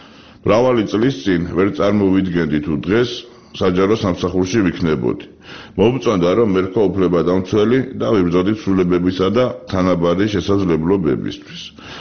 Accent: Tbilisi, Georgia; მე ძალიან მიყვარს ჩემი ქალაქი. დედამიწაზე ყველაზე ძვირფასი ადგილია. ჩემი ბავშვობის უბნები სოლოლაკი და ვერა განსაკუთრებით მიყვარს.

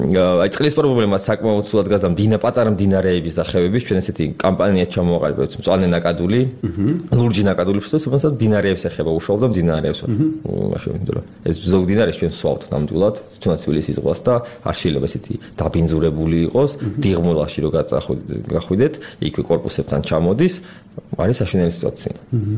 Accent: Tbilisi, Georgia; born there

